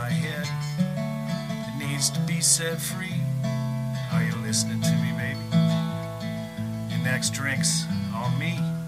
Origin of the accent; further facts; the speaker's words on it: Memphis, Tennessee, United States; So it was really cool that they fell in love with the fact that I was from Memphis.